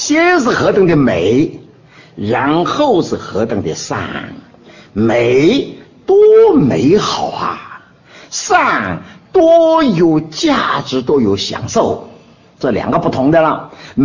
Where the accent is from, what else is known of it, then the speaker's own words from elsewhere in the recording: China; 那我中国人呢，都是很注重福的